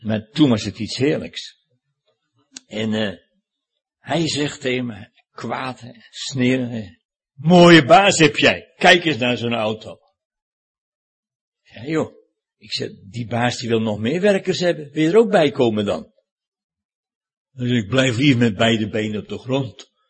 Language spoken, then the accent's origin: Dutch; Sint Pancras, North Holland, Netherlands; Ik kom uit Sint Pancras en boven Alkmaar, hè, donker in Holland. En daar ben ik ook op de lagere school geweest.